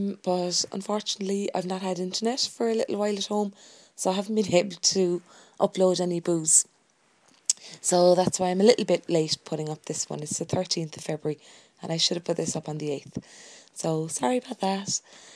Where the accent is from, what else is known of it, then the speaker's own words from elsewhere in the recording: Cork, Munster, Ireland; from Cork on Audioboo.